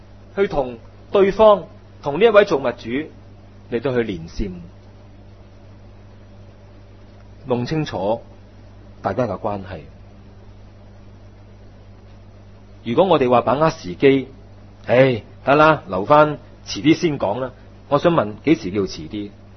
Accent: China; 我哋中国人有句说话咧，误导咗好多人

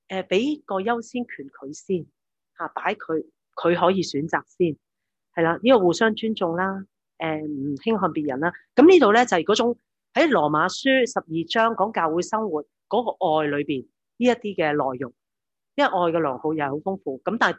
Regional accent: China; 我哋中国人就唔好习惯嘅

